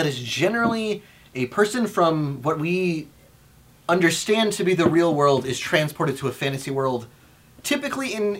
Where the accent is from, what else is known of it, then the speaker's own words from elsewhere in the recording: United States; we as a American and Western audience, I think typically we think more source material.